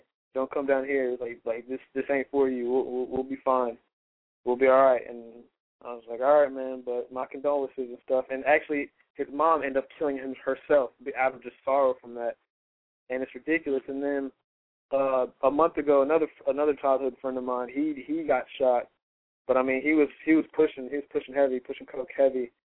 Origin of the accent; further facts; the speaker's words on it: Louisiana, United States; also born or lived in Canada; We lived in Canada for a little bit, and then, when we first moved to Louisiana, I was 4, and we lived uptown, and then we moved to Canada, and then we moved to the West Bank, and we stayed in the West Bank until the hurricane hit